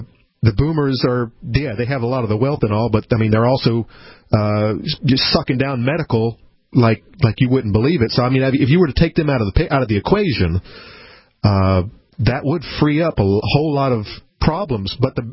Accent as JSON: {"language": "English", "region": "Florida", "country": "United States", "tie": "born or raised there", "said": "Growing up in Florida and bitten by thousands of mosquitoes, and look at me, I'm doing just fine."}